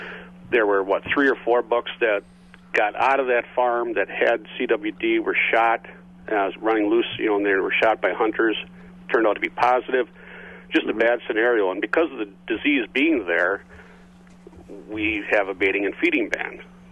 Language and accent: English; Wisconsin, United States; I grew up in Ashland County, still hunt in Ashland County on opening weekend.